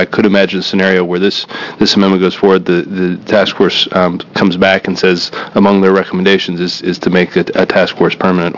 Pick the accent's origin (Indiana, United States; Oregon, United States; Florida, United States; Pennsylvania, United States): Oregon, United States; Beaverton; from Beaverton.